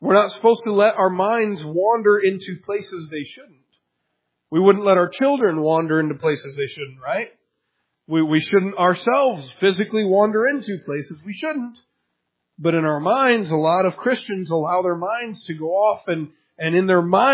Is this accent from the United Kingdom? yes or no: no; Michigan, United States; now in Lake Arthur, United States; I'm from Michigan. We don't have laws like that. You just gun it and nobody cares. Down here in Lake Arthur